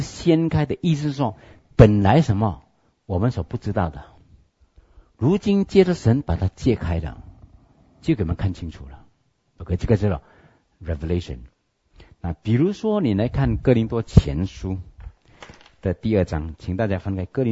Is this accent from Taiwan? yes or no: no; China; 我们中国人有个叫西方的歌王